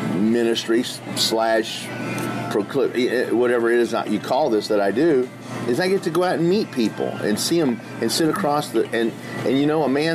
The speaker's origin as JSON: {"language": "English", "region": "Missouri", "country": "United States", "tie": "born or raised there", "said": "I was raised in Southeast Missouri, and I couldn't wait to get out of here."}